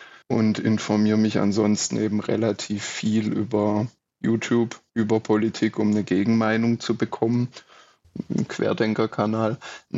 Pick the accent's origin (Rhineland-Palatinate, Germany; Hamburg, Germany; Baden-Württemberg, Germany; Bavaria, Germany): Baden-Württemberg, Germany; Pforzheim; Ich komme aus Pforzheim, arbeite hier auch an der lokalen Hochschule